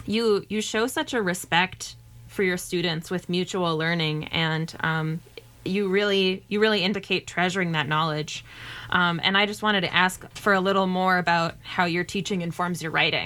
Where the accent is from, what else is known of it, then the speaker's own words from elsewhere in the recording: Duluth, Minnesota, United States; I'm from northern Minnesota also. I'm from Duluth.